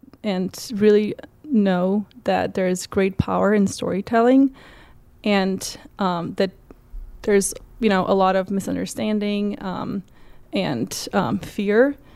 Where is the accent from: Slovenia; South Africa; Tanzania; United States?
Slovenia; I was born in Yugoslavia, and I was 15 when the country sort of dissolved. It is home to seven countries now, and geographically, I am from a country called Slovenia.